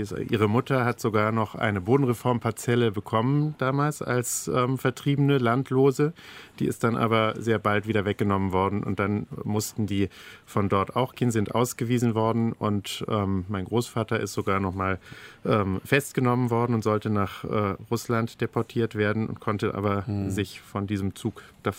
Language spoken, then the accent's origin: German; Stuttgart, Baden-Württemberg, Germany; Meine Kinder- und Jugendzeit ist komplett in Stuttgart verlaufen, weil ich 1996 schon Abitur gemacht habe. Also ich bin nicht dort in Winzinger-Rode aufgewachsen.